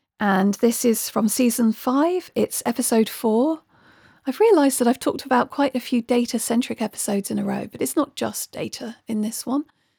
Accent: South West England, United Kingdom; I grew up in Cornwall. I was born in Cornwall.

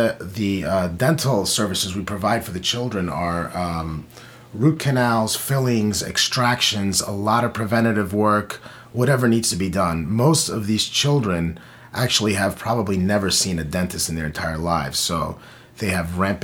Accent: New York, United States; Well, Dernarik, I was born and raised in New York, along with my sister Nairi. We attended the Holy Martyrs Armenian Day School.

